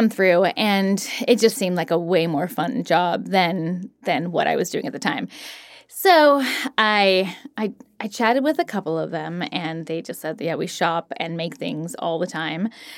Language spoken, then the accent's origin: English; Oregon, United States; moved away as an adult; now in New York City, United States; I just wanted to move there because I had been born and raised in Oregon and just, I mean, of course I wanted to move to New York City.